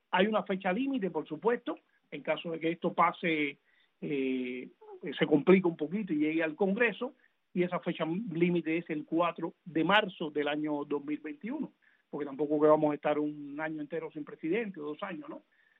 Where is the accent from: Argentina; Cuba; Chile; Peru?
Cuba; nosotros que venimos de Cuba